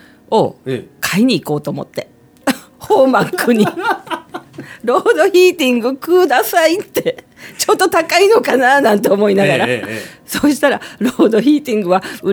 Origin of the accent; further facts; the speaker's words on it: Kobe, Hyogo, Japan; moved away; 私が北海道に来た時からのね、ちょっとした余談になりますが、あの神戸が出身でしてね。